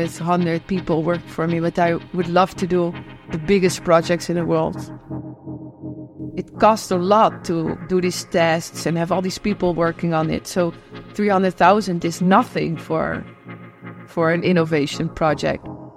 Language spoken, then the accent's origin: English; Rotterdam, South Holland, Netherlands; English is a second language; Well, I live in Rotterdam again. I moved from Amsterdam a while ago back to Rotterdam, where I'm from. And I live in Koolhaven. It's not far from here, but it's a very different part of the city.